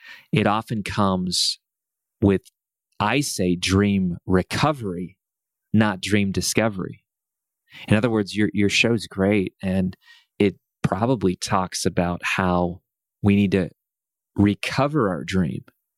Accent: Columbus, Ohio, United States; They come from my hometown, Columbus, and they've won a Grammy

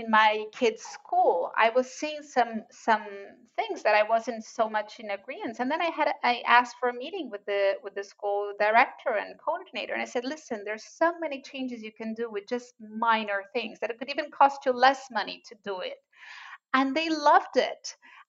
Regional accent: Brazil; So, you know, I'm original from Brazil.

